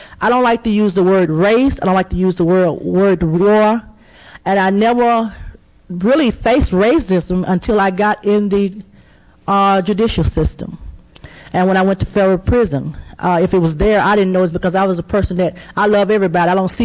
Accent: Mobile, Alabama, United States; I'm from Mobile, Alabama. I'm a 44-year-old single mother.

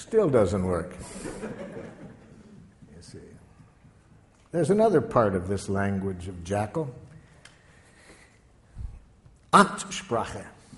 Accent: Detroit, Michigan, United States; I grew up in Detroit. We spoke a rather harsh dialect of jackal.

